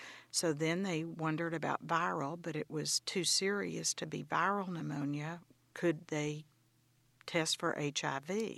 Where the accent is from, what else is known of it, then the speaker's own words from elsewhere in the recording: Longview, Texas, United States; Well, I grew up in Longview, Texas, to parents who were from South Louisiana, my mother from New Orleans, and my father from Oakdale, Louisiana.